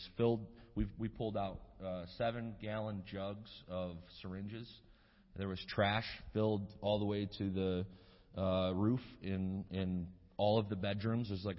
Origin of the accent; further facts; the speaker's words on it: Michigan, United States; And I was from Northern Michigan.